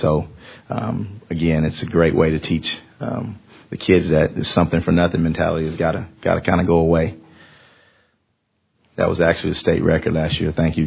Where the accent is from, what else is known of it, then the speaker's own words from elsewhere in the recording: Port Isabel, Texas, United States; we're from Port Isabel. I mean, our camp is down in South Padre.